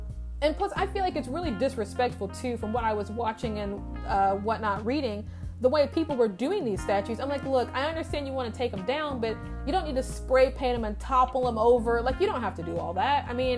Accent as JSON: {"language": "English", "region": "Indiana", "country": "United States", "said": "I mean, I'm from Indiana. I mean, I've been here most of my life, but my family is from the South."}